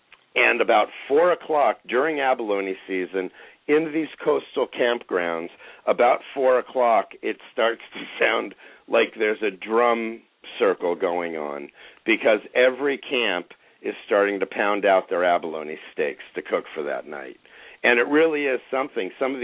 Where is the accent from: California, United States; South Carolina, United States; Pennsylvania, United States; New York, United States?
California, United States; Bodega Bay; also born or lived in Malibu / Cabo San Lucas; I am from the Bodega Bay area, north of San Francisco. I started all this in Malibu in Southern California.